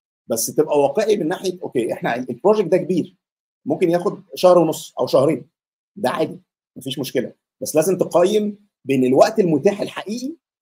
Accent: Egypt; احنا عندنا في مصر والمناطق بتاعتنا شوية عندنا شوية حساسية من موضوع السن والأقدمية ده.

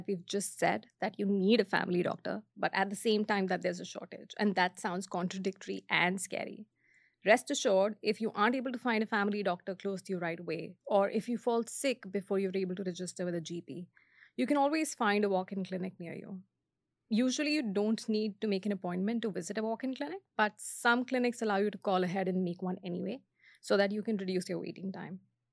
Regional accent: India; now in Canada; Another major difference that I noticed compared to my home country, India, is that in Canada, you can't go directly to a specialist doctor.

